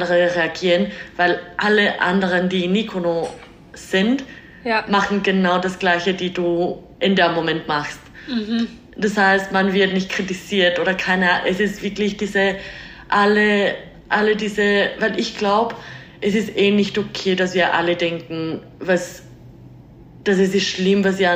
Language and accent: German; Mexico; German is a second language; now in Vienna, Austria; ich komme aus Mexiko, ich wohne seit 11 Jahren in Wien